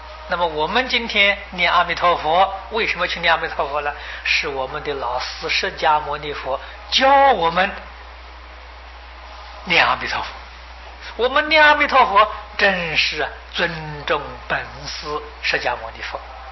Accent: China; 佛就是完人，就是我们中国人讲的圣人，菩萨就是中国人讲的贤人

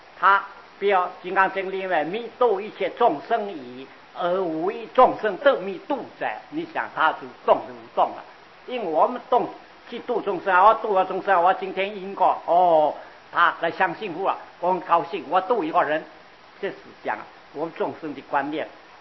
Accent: Guangdong, China; 我们广东这样看到人就叫啊

